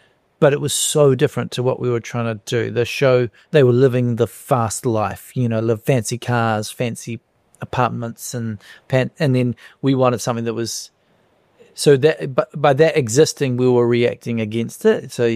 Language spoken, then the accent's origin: English; New Zealand; because we're from New Zealand, we early on write, you know, you might have materialist, you'd have jokes that are very New Zealand specific.